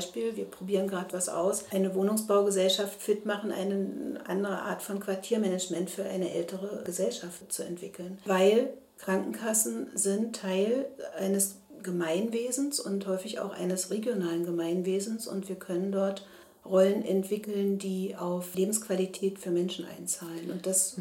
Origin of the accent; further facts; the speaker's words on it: East Germany, Germany; ich bin im Osten aufgewachsen